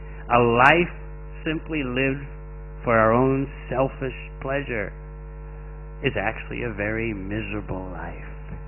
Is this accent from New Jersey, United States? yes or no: no; New York, United States; You see, I'm from New York. I was born in New York. New Yorkers are very special in that they always have to have the best.